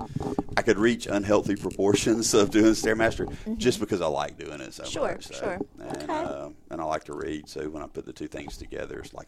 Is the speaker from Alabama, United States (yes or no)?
yes; Alabama, United States; I hail from Hale County, and it's a lot warmer down there.